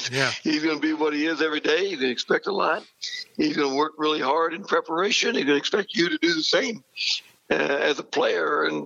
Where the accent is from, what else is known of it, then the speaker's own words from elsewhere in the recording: Silver Lake, Kansas, United States; kind of three brothers that still live in that area, and all the nephews and nieces, and it was an ideal, you know, growing up opportunity.